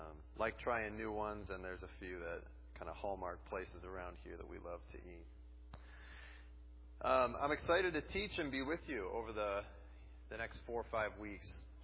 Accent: Minnesota, United States; also born or lived in Tennessee / Wisconsin; I'm from Minnesota, born and raised here. I lived for a little while in Tennessee

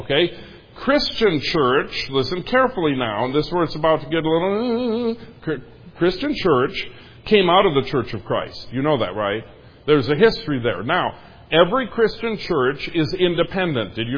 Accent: Minnesota, United States; Now, where I grew up in Minnesota, confusion was rife in Minnesota as to this point

